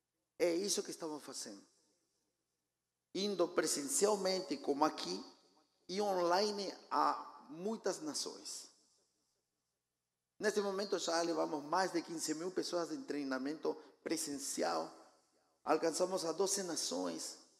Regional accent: Argentina; Portuguese is a second language; now in Pato Branco, Brazil; Eu sou argentino, tenho 49 anos, sou casado, tenho dois filhinhos maravilhosos, moro na cidade de Pato Branco

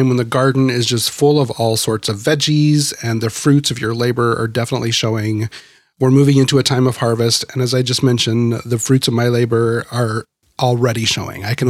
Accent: Idaho, United States; as I mentioned, I grew up in Idaho in the country, very rural, and I did, like, we raised livestock and they would take them and show them at the county fair.

